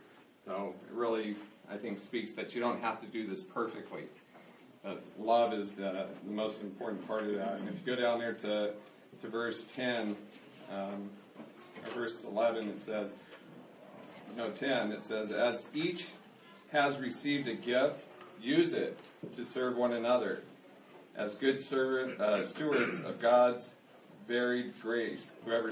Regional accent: Placerville, California, United States; also born or lived in South Lake Tahoe; Born in South Lake Tahoe. I grew up here in Placerville all my life. My parents live in the same house that I grew up in.

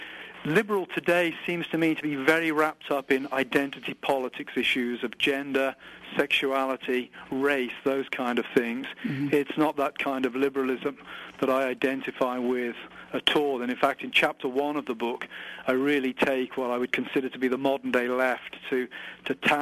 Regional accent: United Kingdom; now in United States; coming to America as a British person, I bring a whole different set of categories, mm-hmm. a whole different cultural history

